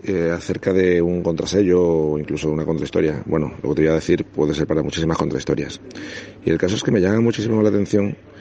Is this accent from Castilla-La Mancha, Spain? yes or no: no; Málaga, Andalusia, Spain; O sea, yo soy de Málaga y en Málaga hay 50 monumentos dedicados